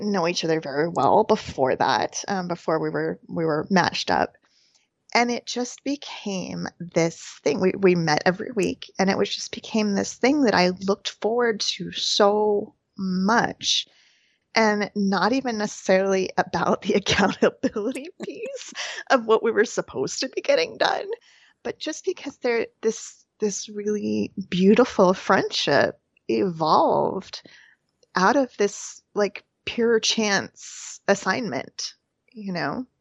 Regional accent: United States; I am an American.

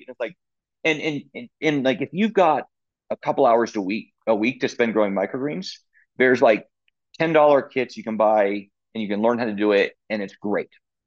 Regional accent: Colorado, United States; So, like I said, I grew up here in Northern Colorado.

